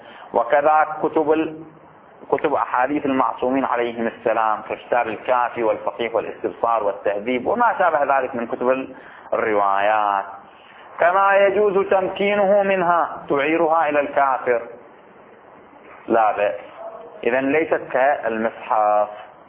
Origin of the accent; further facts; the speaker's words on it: Bahrain; وإحنا جرت السيرة عندنا في البحرين وخارج البحرين أيضا